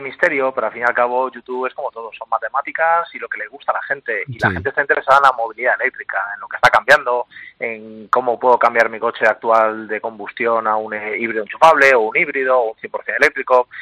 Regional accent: Valencian Community, Spain; soy valenciano.

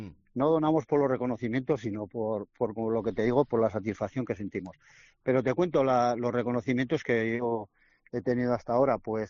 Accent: Dicastillo, Navarre, Spain; porque yo soy de Dicastillo y entonces tenemos delegación aquí y soy el delegado yo.

